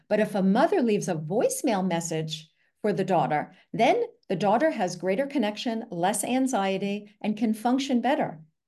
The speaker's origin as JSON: {"language": "English", "town": "Hauppauge", "region": "New York", "country": "United States", "also_born_or_lived": "Manhattan", "moved": "as an adult", "lives_now": "Basel, Switzerland", "said": "So I am from Basel. I'm living in Basel, Switzerland. I'm originally from Hauppauge, New York, and lived in Manhattan for many years. But about 10 years ago, I moved over to Switzerland for a job."}